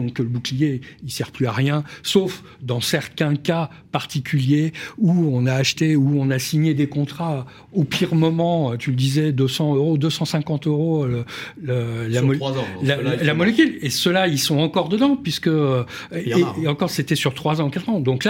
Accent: France; chez nous, en France

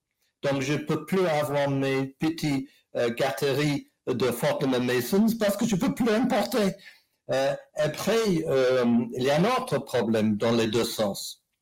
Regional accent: United Kingdom; accent: English; French is a second language; Moi, j'ai, vous écoutez mon petit accent anglais, et j'ai une carte de séjour de 10 ans

